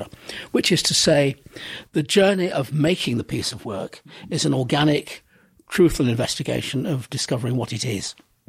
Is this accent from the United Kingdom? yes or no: yes; Manchester, North West England, United Kingdom; I grew up in Manchester in a very unartistic environment